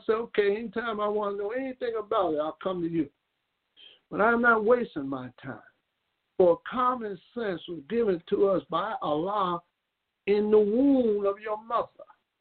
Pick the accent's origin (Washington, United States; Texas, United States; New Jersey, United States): New Jersey, United States; Newark; born there; My mother could be pregnant with me in Kansas City, but she gave me birth in North New Jersey. Say I was born in Canada, or pardon me, Kansas City. I was born in Newark.